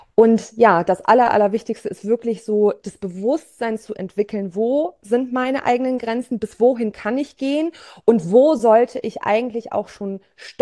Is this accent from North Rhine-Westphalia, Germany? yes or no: no; Lower Saxony, Germany; Ich komme aus der Region Braunschweig-Salzgitter, also bin so im Norden von Deutschland verortet.